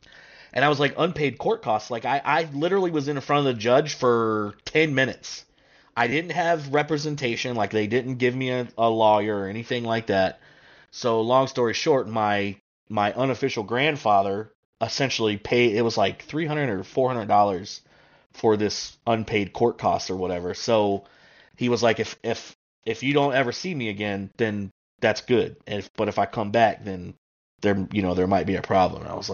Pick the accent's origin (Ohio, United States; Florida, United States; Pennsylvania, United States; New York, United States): Florida, United States; So I'm in Florida. I'm from Florida originally.